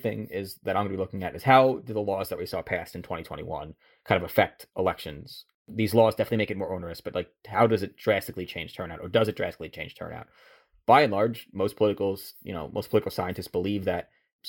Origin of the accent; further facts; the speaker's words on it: New York, United States; My home state of New York.